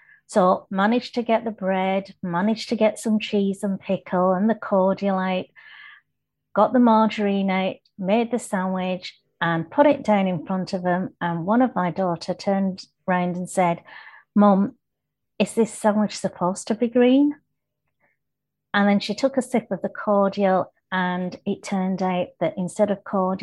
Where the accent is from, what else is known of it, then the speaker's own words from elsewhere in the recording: Kenya; born there; And I was born in Kenya and they had a hotel there.